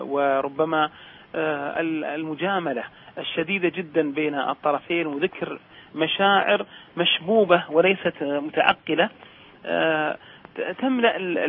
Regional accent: Saudi Arabia; اللي احنا نسميها في بلادنا المملكة العربية السعودية فترة الخطوبة

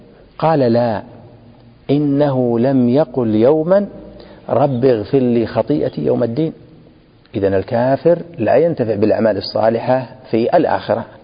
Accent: Najd, Saudi Arabia; هذا الموجود الآن عندنا في نجد

